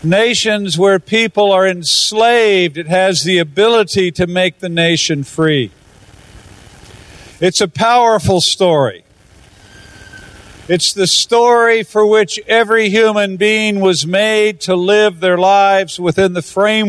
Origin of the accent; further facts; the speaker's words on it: United States; I come from the United States. We have a very different story with a very different beginning.